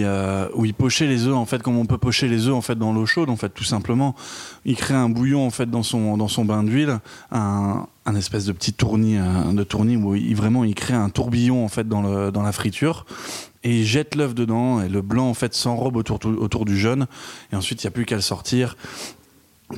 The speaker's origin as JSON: {"language": "French", "region": "Hauts-de-France", "country": "France", "said": "Après, je viens du nord de la France, et donc en fait on aime bien manger nos frites et avec du vinaigre."}